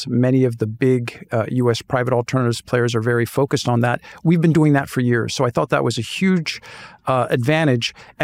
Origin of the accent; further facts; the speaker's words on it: United States; accent: American; first language English; French is my most comfortable language after English, or sadly American when you hear my accent.